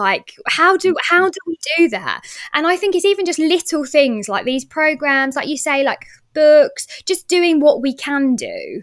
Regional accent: London, United Kingdom; Like I grew up in Southeast London and I went to a school that was very diverse

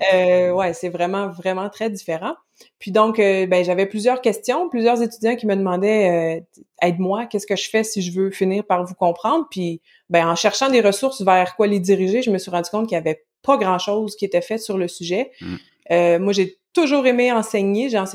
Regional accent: Quebec, Canada; Les Québécois parlent mal, notre accent, le français dégénère, notre accent est moins bon que celui de l'Europe

